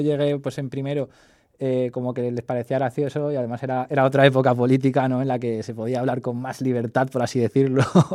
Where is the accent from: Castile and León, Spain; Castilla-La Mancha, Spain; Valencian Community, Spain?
Valencian Community, Spain; Valencia; born there; No, nací allá en Valencia.